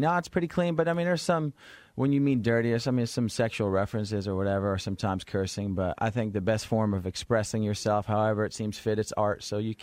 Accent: New Jersey, United States; New York scene, like I'm from Jersey and some of my friends were rapping.

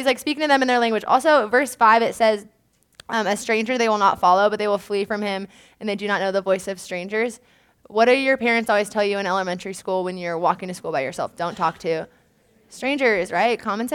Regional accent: California, United States; Like, I'm from Southern California.

